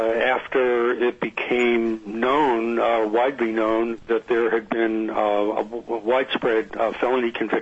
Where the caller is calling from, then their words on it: Haines, Alaska, United States; I'm calling in from Haynes.